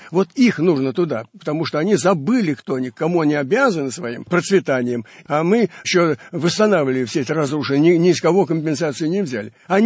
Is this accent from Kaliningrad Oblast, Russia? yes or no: no; Moscow, Russia; я москвич же.